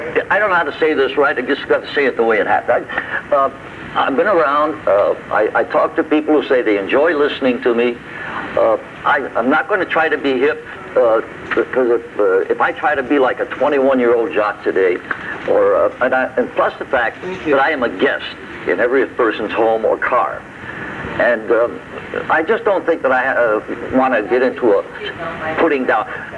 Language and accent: English; New York, United States; going back to when I was a kid in upstate New York, and I was the first kid in my hometown to get into the business